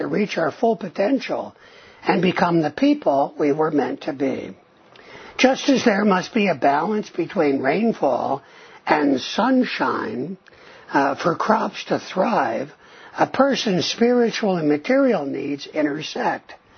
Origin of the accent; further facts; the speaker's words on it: United States; now in Israel; Not something that I experienced growing up in the United States.